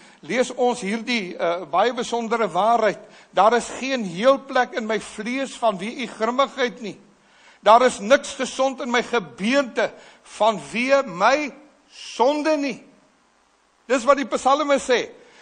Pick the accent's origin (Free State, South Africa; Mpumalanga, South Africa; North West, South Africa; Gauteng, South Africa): Free State, South Africa; ek het in die Vrystaat groot geword, op een plaas